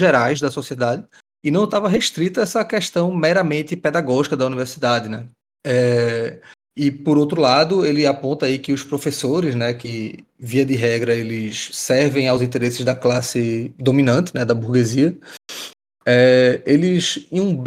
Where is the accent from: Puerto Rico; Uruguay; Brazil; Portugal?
Brazil; Recife, Pernambuco; Sou aqui de Recife, professor do IFPE.